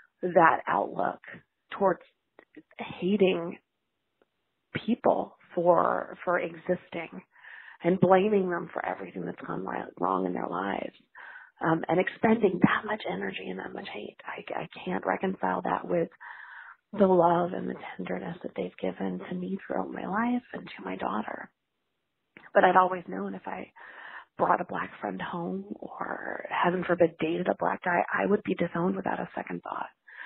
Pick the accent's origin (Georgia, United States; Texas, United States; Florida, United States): Georgia, United States; Forsyth; now in Atlanta, United States; I'm from Forsyth, Georgia, the infamous site of the Klan rallies and Nazi rallies. I've actually moved out, and I live in Atlanta now. But I was raised in an environment where racial epithets and ignorance abounded